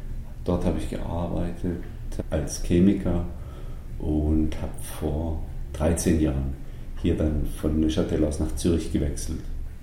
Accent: Baden-Württemberg, Germany; moved away as an adult; now in Switzerland; Ja, also geboren in Deutschland und aufgewachsen auch in Deutschland, Süddeutschland, ganz nah an der Grenze zur Schweiz. Jetzt werde ich 50 dieses Jahr

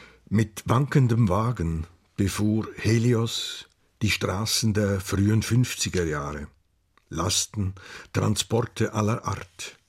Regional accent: Menziken, Aargau, Switzerland; Das war in Menziken, also da, wo ich aufgewachsen bin.

